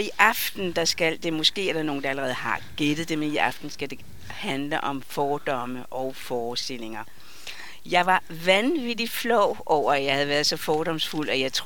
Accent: Hellerup, Capital Region of Denmark, Denmark; born there; Og så siger jeg, at jeg er født på Hellerup

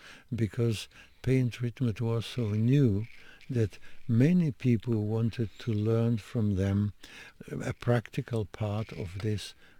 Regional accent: Denmark; Yes, because I came from Denmark.

